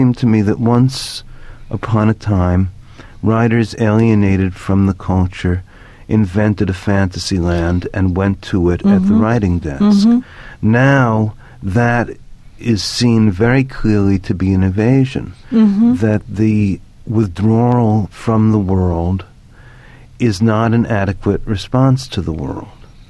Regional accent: New York, United States; Well, as a New Yorker living in Southern California

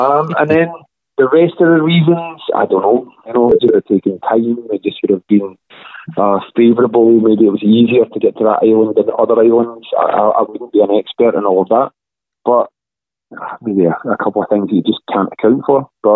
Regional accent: Scotland, United Kingdom; But because we're Scottish, best of luck, you know, working out when the summer is because it changes.

